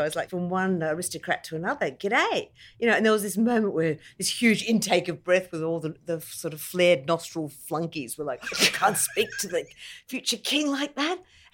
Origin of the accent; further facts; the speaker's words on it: New South Wales, Australia; Excellent. Yes. My home state.